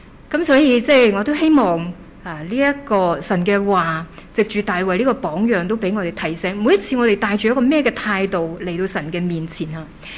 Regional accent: China; 有时候我们中国人可能比较含蓄一些。

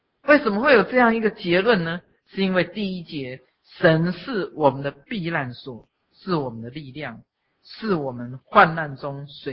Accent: China; 所以我们中国人有句话说，祸不单行

